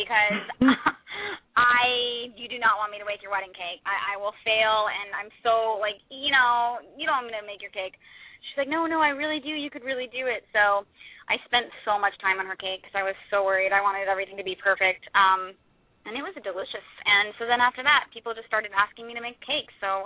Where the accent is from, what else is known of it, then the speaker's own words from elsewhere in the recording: Roanoke, Virginia, United States; I'm like, I am from Roanoke, Virginia. Like, that is truly how so many people are, and I relate to it, and I love it.